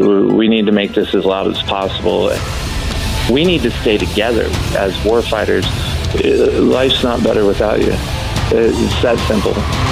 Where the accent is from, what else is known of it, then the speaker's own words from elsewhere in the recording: Kentucky, United States; I was from a family of Marines, so I had no choice. I grew up in Kentucky and ended up going into the Marine Corps in 2000.